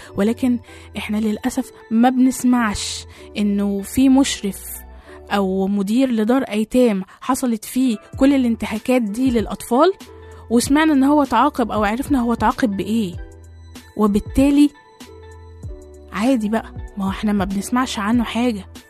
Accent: Egypt; احنا عندنا في مصر 472 دار، متوزعين على 24 محافظة

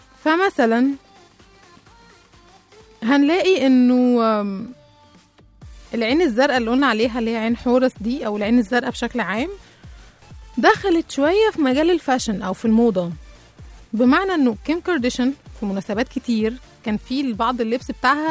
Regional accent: Egypt; المهم ان احنا عندنا كمصريين كان اللون الازرق ده رمز كده للملوك

